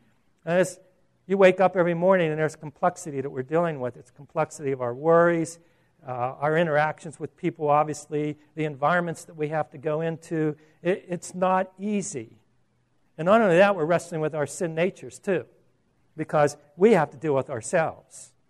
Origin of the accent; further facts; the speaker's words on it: Pittsburgh, Pennsylvania, United States; Now, I'm from Pittsburgh, and it's a totally different culture out there.